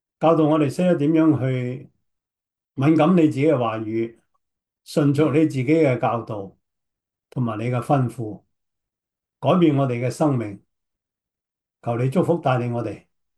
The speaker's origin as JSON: {"language": "Cantonese", "country": "Hong Kong", "moved": "as an adult", "lives_now": "United States", "said": "我仲记得1985年，我从香港举家移民嚟到美国"}